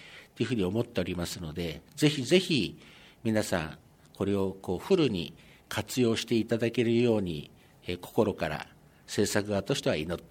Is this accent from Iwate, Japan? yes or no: no; Tokyo, Japan; now in Fujisawa, Japan; あの私はもともと東京出身からこちらに来させてもらったんですけど